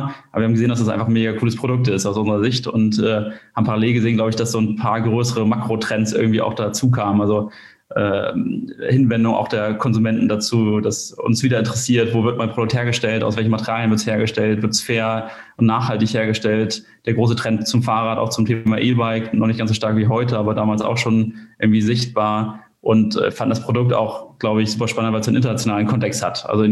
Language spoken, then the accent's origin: German; Kiel, Schleswig-Holstein, Germany; bin 29 Jahre alt und komme aus Kiel.